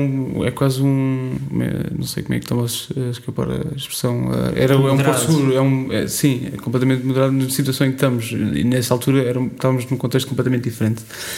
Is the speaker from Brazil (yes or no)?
no; Almada, Setúbal, Portugal; also born or lived in Seixal; onde eu cresci, na Margem Sul, Almada, Seixal, Barreiros, toda aquela zona